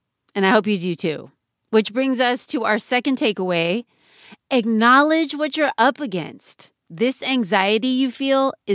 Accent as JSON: {"language": "English", "region": "California", "country": "United States", "tie": "born or raised there", "said": "I was born and raised in California."}